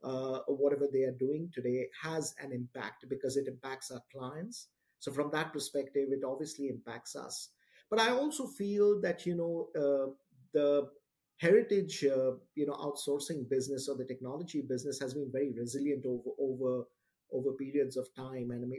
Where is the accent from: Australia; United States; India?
India; Mumbai, Maharashtra; I grew up in Mumbai, so I'm from India. That's the city I grew up in. I was born and bred in Mumbai.